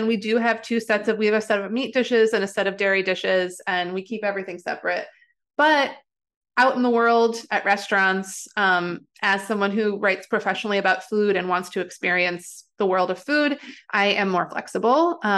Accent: Midwest, United States; accent: Midwestern; I have mostly lost my Midwestern accent along the way, but it comes out in certain words.

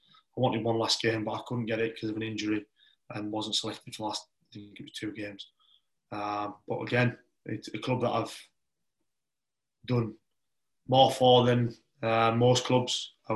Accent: Carlisle, North West England, United Kingdom; And leading out my hometown team at Anfield as an actual moment, that was it. To step out onto that pitch, see 6,000 Carlisle fans behind the goal and lead out your hometown team was something I'll never forget.

